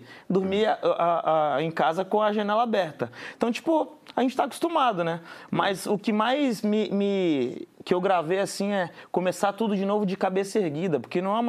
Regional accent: Guarujá, São Paulo, Brazil; Eu sou do Guarujá, que é uma cidade do litoral de São Paulo, onde tem muito turismo.

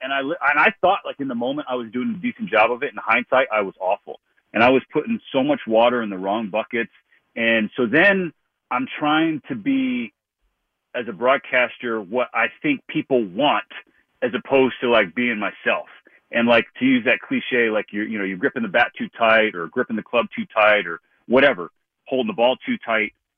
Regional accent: Long Beach, California, United States; You know, I was born in Long Beach and grew up south of LA.

